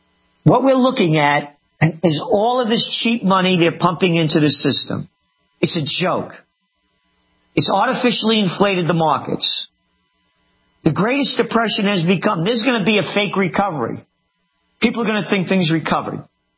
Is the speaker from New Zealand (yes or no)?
no; United States; I believe in a self-sustaining economy. I'm an American. America first.